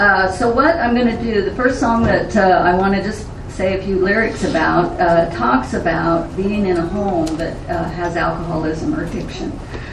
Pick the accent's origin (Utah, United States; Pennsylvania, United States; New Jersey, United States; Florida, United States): Utah, United States; Salt Lake City; born there; I am 63 years old. I was born in Salt Lake City, Utah.